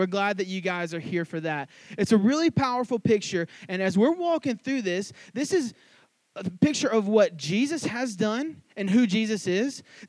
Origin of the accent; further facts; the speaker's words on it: Louisiana, United States; I didn't do a ton of reading as a Cajun. Like, I just went around, like, grabbing alligators out of the bayou.